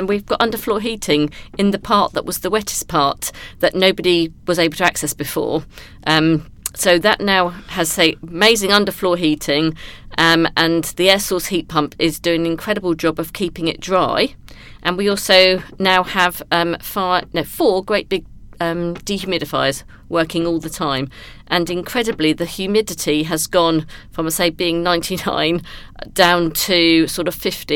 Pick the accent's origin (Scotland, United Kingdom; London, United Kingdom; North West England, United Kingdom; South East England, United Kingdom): South East England, United Kingdom; Gosport; I grew up on the Gomer estate, very, very close to number two battery.